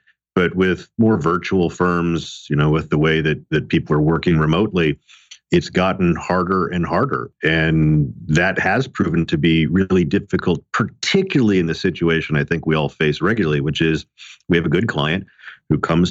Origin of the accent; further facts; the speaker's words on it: Las Vegas, Nevada, United States; with about 15 lawyers based in my hometown of Las Vegas.